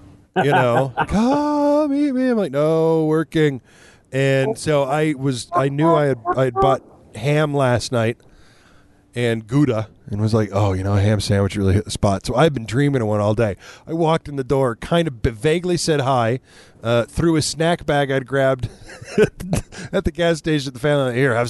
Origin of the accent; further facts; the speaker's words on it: Scotland, United Kingdom; I don't do Mexican 2 days in a row because I'm Scottish.